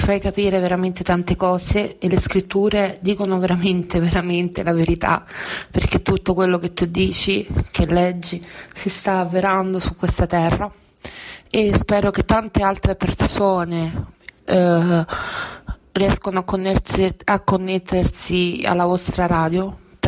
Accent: Rome, Lazio, Italy; e ho 30 anni, sono di Roma

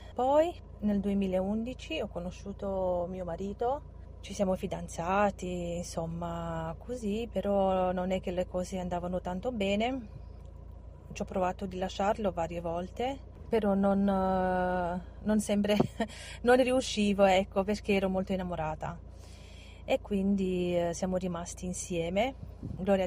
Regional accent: Arad, Arad County, Romania; Italian is a second language; now in Italy; sono rumena, vengo da Arad e vivo in Italia da quasi 20 anni.

